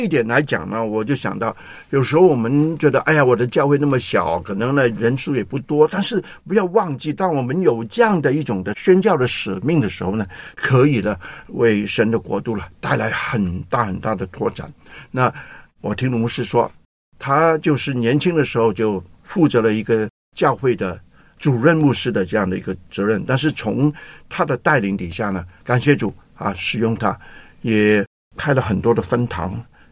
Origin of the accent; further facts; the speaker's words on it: Hong Kong; 因为我们香港人不多啊